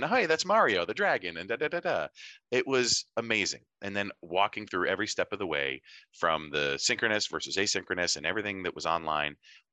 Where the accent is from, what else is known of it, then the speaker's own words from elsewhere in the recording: New England, United States; I born and raised in New England, sort of, that kind of part of the country.